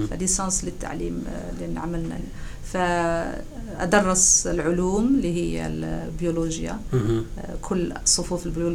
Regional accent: Algiers, Algiers Province, Algeria; also born or lived in Dellys; الجزائر تقريبا 100 كيلومتر من شرق العاصمة. وولدت هناك وتقريبا عشت فيها لغاية الصفوف الأولى الابتدائي مع جدتي وجدي من حيث الوالد، وبعد ذلك انتقلت إلى العاصمة حيث الوالد والإخوة وأغلب العائلة كانت في العاصمة، فتربيت بالعاصمة، عاصمة الجزائر، في وسط العاصمة

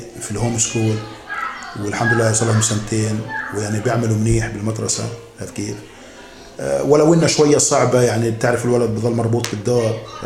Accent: Palestine; بس عندنا في فلسطين ما اعتقد اذا شاف ولد في عنده كيف بيسموها موهبه يشتغلوا عليها

